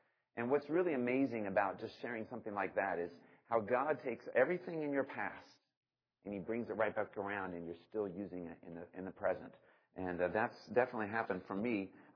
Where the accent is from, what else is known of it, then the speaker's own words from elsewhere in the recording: Chesapeake, Virginia, United States; I come from Chesapeake, Virginia